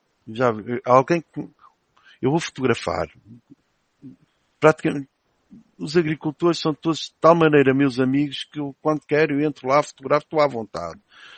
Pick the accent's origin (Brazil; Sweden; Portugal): Portugal; Figueira de Castelo Rodrigo, Guarda; born there; lembro-me quando fui a Figueira Castelo Rodrigo fotografar, na terra onde nasci